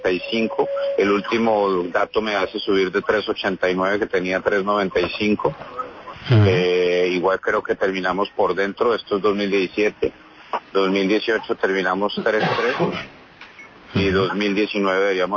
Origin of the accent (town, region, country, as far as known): Colombia